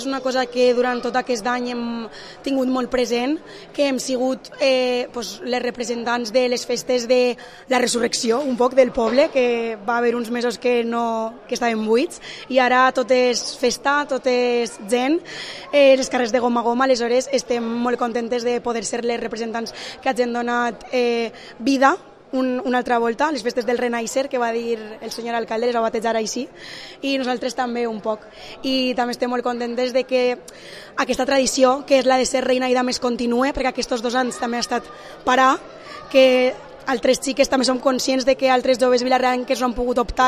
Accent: Vila-real, Valencian Community, Spain; poder tenir l'oportunitat de representar el meu poble més allà de lo que és Vila-real

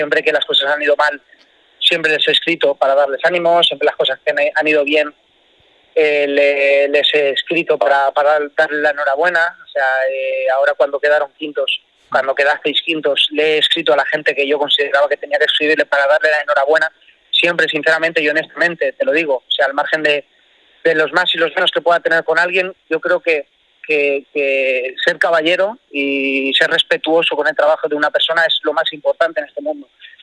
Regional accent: Valencia, Valencian Community, Spain; yo es verdad que me crié en Valencia

